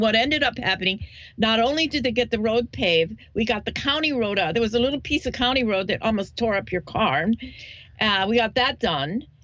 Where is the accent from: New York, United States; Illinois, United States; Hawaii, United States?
Hawaii, United States; I'm originally from Hawaii, and I was working at the Hawaiian Village.